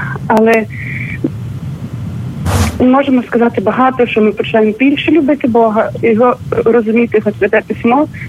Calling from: New York, United States; Я з Нью-Йорка.

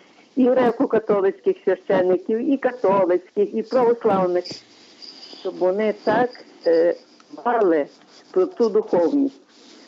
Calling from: Lviv, Lviv Oblast, Ukraine; Я зі Львова телефоную. Я сама греко-католичка.

